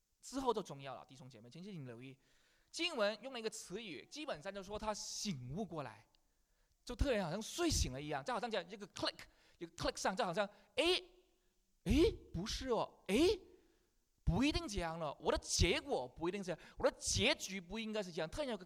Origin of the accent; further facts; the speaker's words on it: China; 我们中国人通常怎么讲？